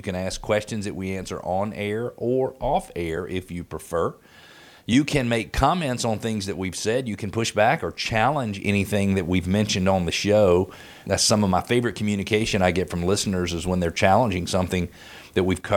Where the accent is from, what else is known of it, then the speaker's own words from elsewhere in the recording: Atlanta, Georgia, United States; born there; I was born in Metro Atlanta in 1968.